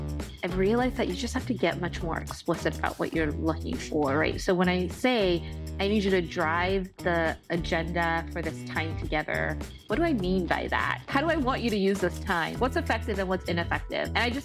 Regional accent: Nigeria; I'm Nigerian, so it's a very personal mission

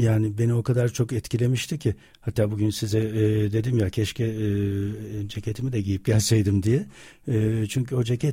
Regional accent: Istanbul, Turkey; also born or lived in İzmir; İzmir'de doğdum, ondan sonra İstanbul'a geldim, tekrar bir işte bir Merzifon'a gittik falan, sonra geldik şeye, İstanbul'a.

